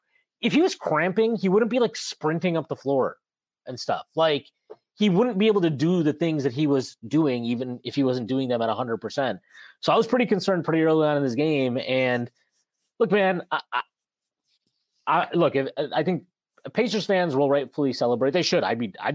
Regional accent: India; Even though I'm Indian, I'm not a doctor either.

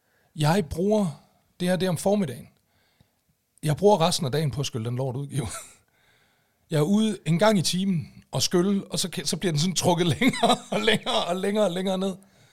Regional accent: North Denmark Region, Denmark; jeg er for meget fra Nordjylland

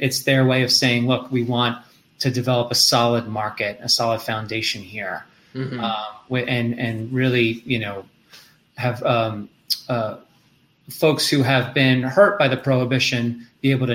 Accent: New York, United States; Well, that's an easy one because like you, I'm a New Yorker.

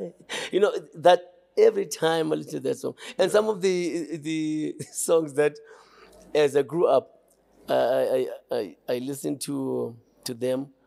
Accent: Cape Town, Western Cape, South Africa; I'm like, no, I'm growing up in Cape Town.

